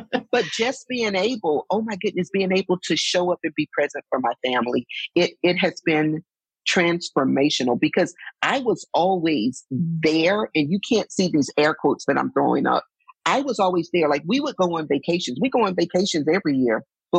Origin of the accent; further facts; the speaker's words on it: Texas, United States; I just heard myself say, y'all, I'm from Texas.